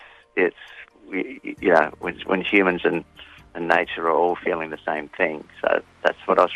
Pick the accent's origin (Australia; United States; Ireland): Australia; Adelaide, South Australia; I remember from childhood, I grew up in Adelaide, and we often had long, hot, dry spells